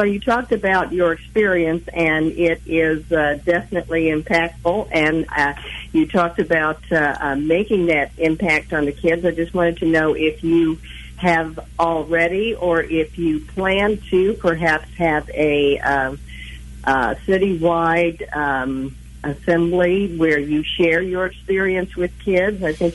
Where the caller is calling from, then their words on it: Kansas City, Missouri, United States; I'm calling from South Kansas City.